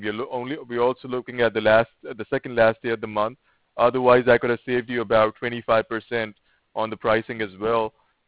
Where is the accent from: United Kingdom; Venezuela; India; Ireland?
Ireland; now in United States; I come from Ireland, but I've been in the USA for